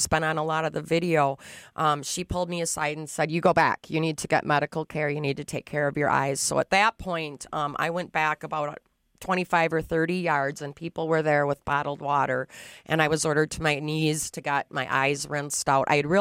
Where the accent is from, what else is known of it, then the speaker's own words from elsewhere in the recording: Duluth, Minnesota, United States; Duluth, Minnesota.